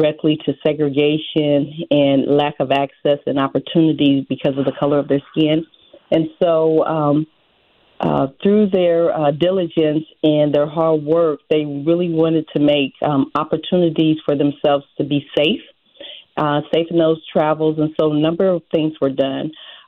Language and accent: English; Springfield, Illinois, United States; And so the contacts were very happy to know that I was from Springfield, that we were opening the museum in Springfield